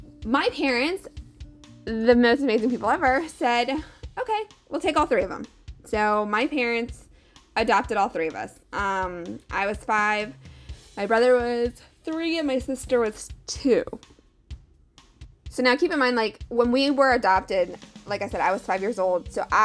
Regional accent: California, United States; also born or lived in Philippines; I was born in the Philippines, moved to the States because my dad was in the military. My birth father was in the military. And then we ended up in California.

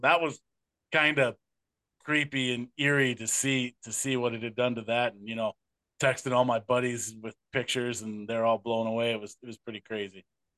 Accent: Barneville, Wisconsin, United States; now in Iowa, United States; when I was growing up in Southwest Wisconsin in a town called Barneville that just did massive destruction to that town back in 1984.

